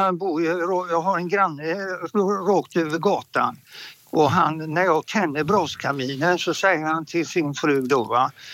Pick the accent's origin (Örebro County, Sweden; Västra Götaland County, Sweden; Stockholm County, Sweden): Västra Götaland County, Sweden; Gothenburg; accent: Gothenburg; Men vet du, jag är från Göteborg